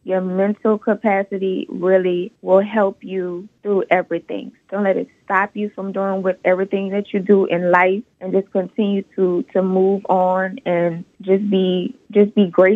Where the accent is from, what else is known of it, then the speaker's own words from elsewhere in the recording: New Orleans, Louisiana, United States; Yes, I'm from New Orleans.